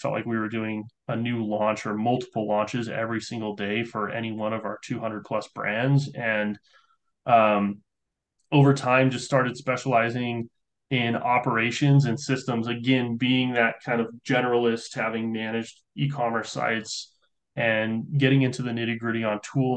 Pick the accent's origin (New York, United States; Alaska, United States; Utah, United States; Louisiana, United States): Utah, United States; Salt Lake City; And I was born and raised in Salt Lake City. I went to the University of Utah